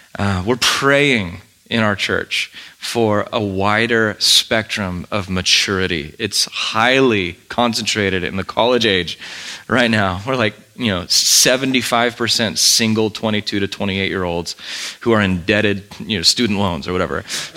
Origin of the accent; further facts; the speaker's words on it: California, United States; I grew up in North County. I love this place.